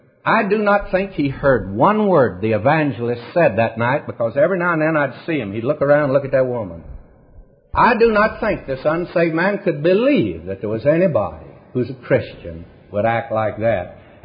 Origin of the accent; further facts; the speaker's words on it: the South, United States; I'm a Southerner, but I want to say this to you.